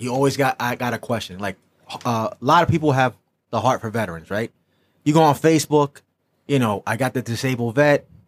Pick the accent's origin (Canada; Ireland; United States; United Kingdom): United States; Brooklyn, New York; Well, I'm originally from Brooklyn.